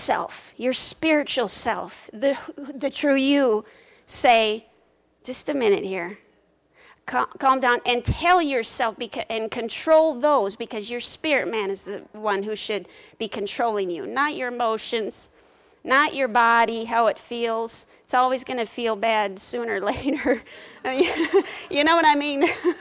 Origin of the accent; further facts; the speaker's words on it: Twin Cities, Minnesota, United States; I grew up in the Twin Cities.